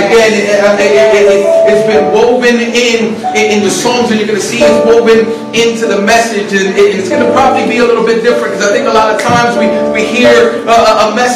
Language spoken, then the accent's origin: English; Pennsylvania, United States; also born or lived in New Jersey / South Georgia / Michigan / Ohio; I was born in New Jersey, raised in Pennsylvania, spent time in South Georgia, Michigan, Ohio. So I'm just confused. I've just been all over the place.